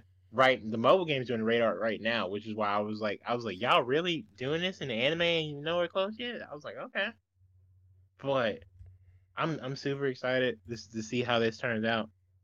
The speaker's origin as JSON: {"language": "English", "country": "United States", "said": "Nah, as an American, we bullied the Sonic people"}